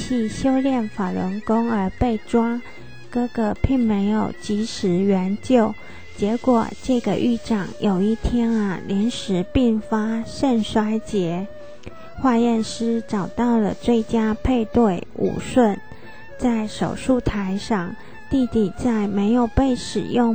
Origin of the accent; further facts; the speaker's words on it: Su'ao, Yilan County, Taiwan; 我出生在台湾宜兰县苏澳镇的南方澳渔村，外地人来此观光的时候，总会感受到那浓浓的鱼腥味。